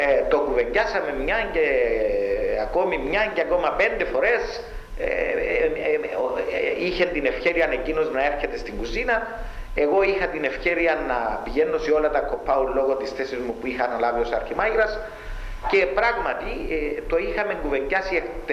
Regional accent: Lagoudera, Nicosia District, Cyprus; Εγώ ήμουν από τα Λαγουδερά

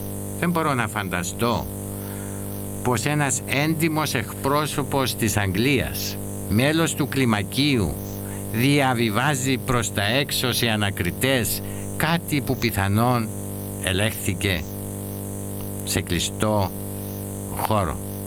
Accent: Greece; Οπότε απάντησα, ναι, είμαι Έλληνας. Και σαν Έλληνας θέλω την ελευθερία της πατρίδας μου.

